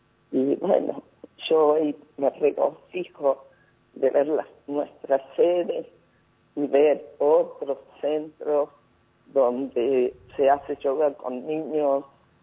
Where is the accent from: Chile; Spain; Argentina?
Argentina; Colonia Caroya, Córdoba; que yo soy de Colonia Carosa, empecé aquí, y no había yoga.